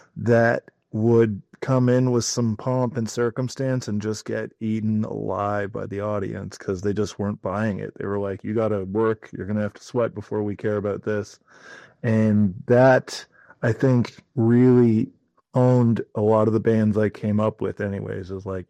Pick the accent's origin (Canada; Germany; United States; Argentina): Canada; Winnipeg, Manitoba; just say we're from Winnipeg, which I think comes through in the sound